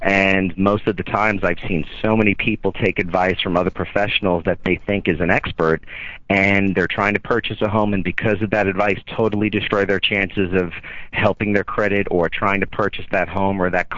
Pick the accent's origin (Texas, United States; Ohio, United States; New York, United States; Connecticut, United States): Texas, United States; McKinney; I'm actually from McKinney, Texas, guys. I've been listening for the last couple of minutes.